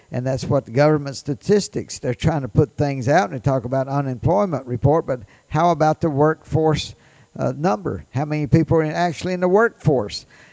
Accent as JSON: {"language": "English", "town": "Chalybeate", "region": "Mississippi", "country": "United States", "tie": "born there", "said": "Last week, I went to my hometown, the first hometown I ever had. The first 3 years of my life, I lived in a town called Cleblett."}